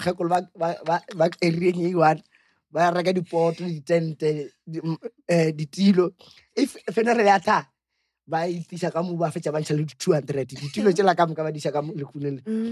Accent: Kerala, India; So let's say, I grew up in Kerala, but it's like 7 years.

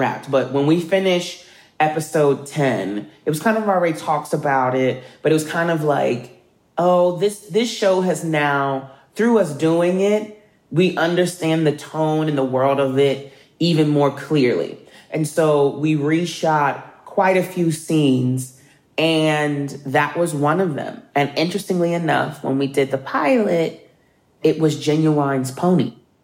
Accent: Philadelphia, Pennsylvania, United States; And as me, of someone who born and raised in Philadelphia, I went to private schools and I was a quota, and I would get bused to the suburbs of Philadelphia

